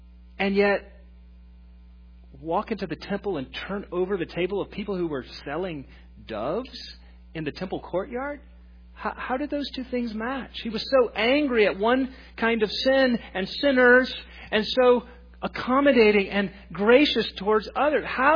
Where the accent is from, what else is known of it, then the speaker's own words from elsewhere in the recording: Texas, United States; And I mean, I grew up in Texas. We just don't have trees that big.